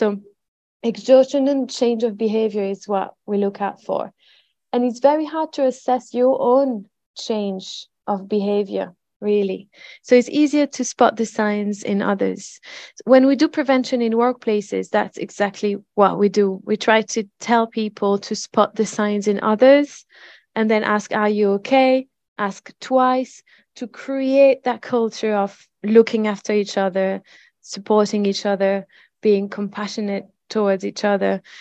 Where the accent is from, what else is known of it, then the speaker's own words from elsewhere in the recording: France; accent: French; English is a second language; now in Leeds, United Kingdom; You're going to spot my French accent in the next few minutes. I'm going to just put it out there. I'm French. I live in Leeds. I've been living in Leeds for quite a few years now.